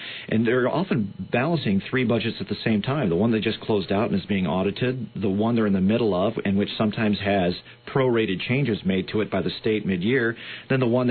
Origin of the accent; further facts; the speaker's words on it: Traverse City, Michigan, United States; moved away as an adult; Traverse City. Mm-hmm. Beautiful place to grow up from the time I was 5 to the time I left when I was 18.